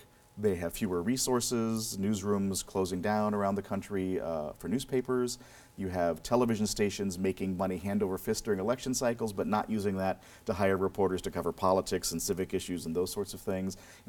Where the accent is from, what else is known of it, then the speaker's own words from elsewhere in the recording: Marshall, Minnesota, United States; when I was 14, I got a job as a country music DJ at my hometown radio station in Marshall, Minnesota, 1400 on your AM dial.